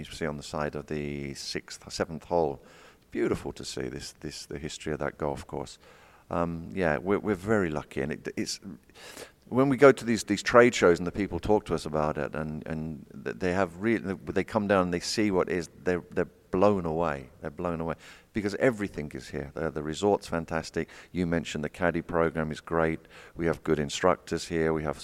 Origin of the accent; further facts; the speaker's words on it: Bedford, East of England, United Kingdom; I'm originally from Bedford, just outside London.